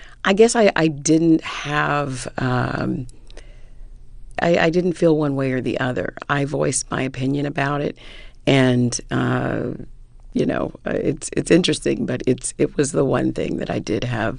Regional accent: the South, United States; accent: Southern; I lost my accent only to find it again in Hollywood. I mean, the only people I know, the only women I knew growing up were Southern women.

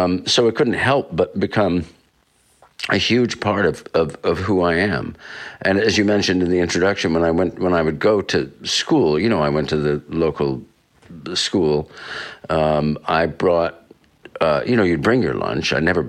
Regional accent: Katonah, New York, United States; Well, I grew up in Westchester County, Catona, New York, about 50 miles north of the city.

